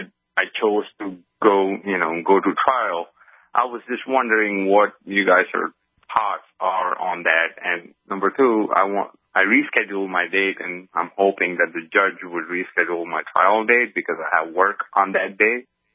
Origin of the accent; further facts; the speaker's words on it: India; now in United States; I'm an immigrant. I came over from India about 10 years ago. Currently, I have my permanent residency card, what you call the green card, for the past couple of years.